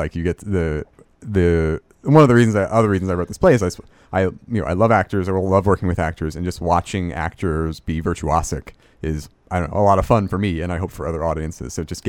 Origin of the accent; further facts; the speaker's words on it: New York, United States; I'm from New York.